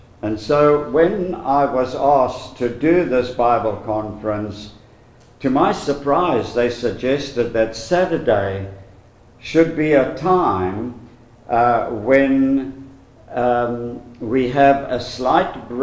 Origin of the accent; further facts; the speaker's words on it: East London, Eastern Cape, South Africa; born there; I was born in May 1934 in the city of East London on the eastern coast of South Africa. My father was a Roman Catholic and my mother a Methodist